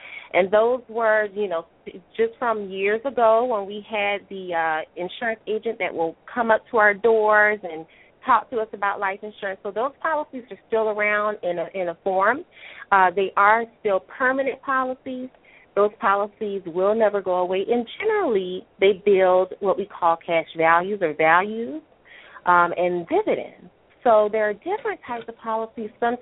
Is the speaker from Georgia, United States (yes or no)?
yes; Savannah, Georgia, United States; I am from Savannah, Georgia.